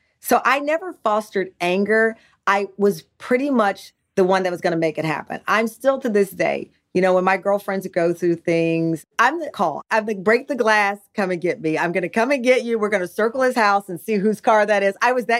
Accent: Texas, United States; His name was, because we're from Texas, his name was Booker T.

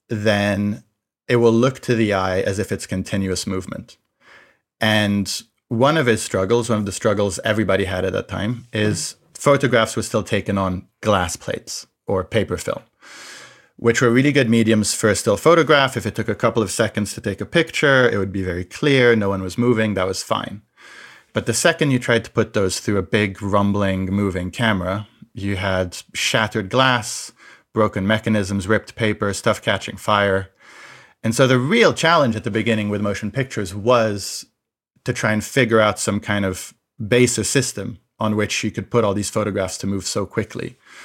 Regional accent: France; I grew up in France

